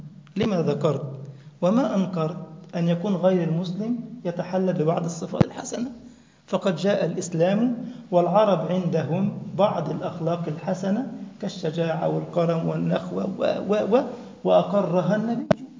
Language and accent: Arabic; Egypt; يعني في واحد تابعني كده من بتوع الأوقاف عندنا في مصر